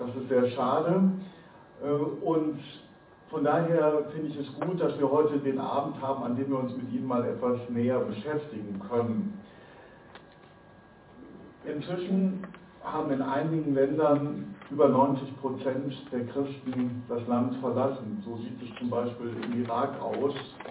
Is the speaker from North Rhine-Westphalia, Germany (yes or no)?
yes; North Rhine-Westphalia, Germany; born there; now in Kiel, Germany; Ich bin gebürtiger Westfale, nein, eigentlich bin ich immer noch Westfale, auch wenn ich jetzt schon 10 Jahre in Kiel wohne.